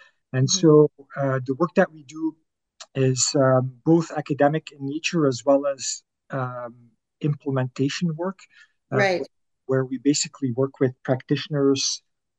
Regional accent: Belgium; Well, actually, I was born and raised in Belgium, where I started my career working in road safety.

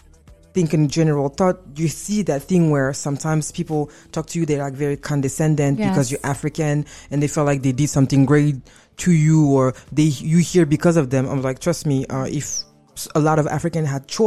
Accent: Toulouse, Occitania, France; also born or lived in Paris; So growing up in Toulouse or Paris, so I was always around diversity.

